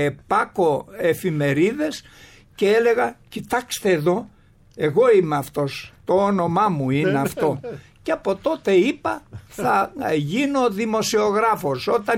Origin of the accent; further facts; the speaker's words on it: Karaiskakis, Western Greece, Greece; Εγώ είμαι καταγωγή από την Έτωλα Καρνανία, χωριό Καραϊσκάκη που είναι σχεδόν ενωμένο με τον Αστακό, από τον Αστακό δηλαδή.